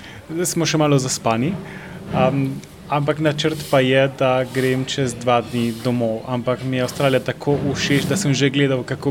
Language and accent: Slovenian; Argentina; now in Slovenia; eden večjih šokov, ko sem prišel iz Argentine, kjer smo živeli neko Slovenijo